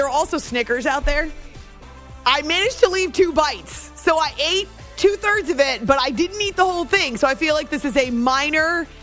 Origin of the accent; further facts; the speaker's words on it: Concord, New Hampshire, United States; They were the Celtics broadcasters when I was growing up in Concord, New Hampshire, and we didn't have cable TV where we lived.